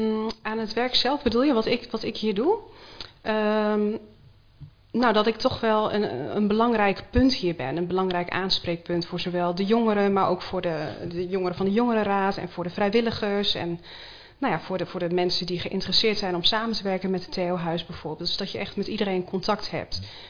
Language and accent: Dutch; Vriezenveen, Overijssel, Netherlands; Ik kom uit Friezeveen, ik ben 28 jaar